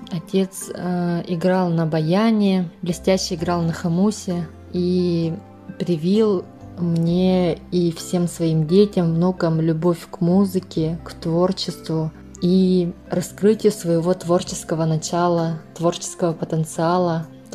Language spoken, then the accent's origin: Russian; Vtoroy Khomustakh, Sakha Republic, Russia; now in Birobidzhan, Russia; родом из села Второй Хумстах Намского улуса. Я родилась в очень большой творческой семье … самой младшей дочерью.